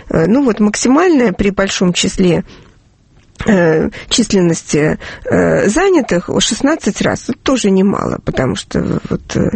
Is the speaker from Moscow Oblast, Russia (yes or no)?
no; Saint Petersburg, Russia; я из Санкт-Петербурга и из Ленинграда, и все как бы рассказы из потомственной петербургской интеллигенции